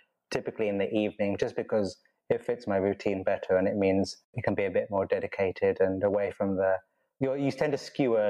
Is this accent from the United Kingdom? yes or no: yes; London, United Kingdom; now in Glasgow, United Kingdom; So I grew up in southwest London, but now actually live in Glasgow in Scotland. Left London about 7 years ago.